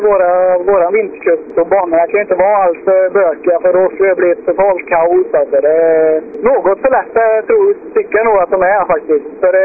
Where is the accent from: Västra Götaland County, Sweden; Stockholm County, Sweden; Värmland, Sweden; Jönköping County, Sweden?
Västra Götaland County, Sweden; Jag har varit nyårsstafetten och våran vintercup hemma i Skaraborg då.